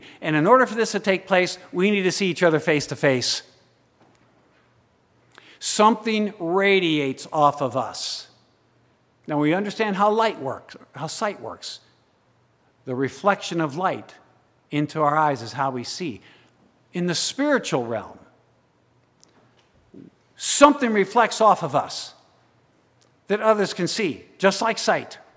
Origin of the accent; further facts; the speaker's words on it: Lexington, United States; when I was a kid, and I grew up in Lexington